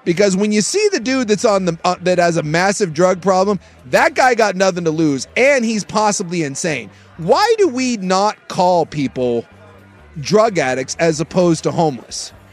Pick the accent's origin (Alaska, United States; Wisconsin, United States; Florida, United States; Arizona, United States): Alaska, United States; but like growing up in Alaska, every now and then, like you'd be camping